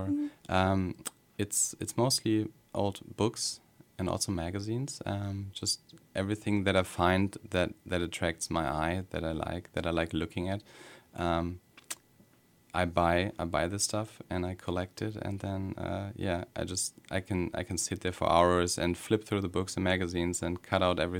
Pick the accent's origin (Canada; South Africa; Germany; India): Germany; Münster, North Rhine-Westphalia; moved away as an adult; now in Berlin, Germany; I was born in Münster in Germany. That's in the western part of Germany, where I lived for the first 25 years. And then I moved to Berlin 4 years ago, where I work as an illustrator.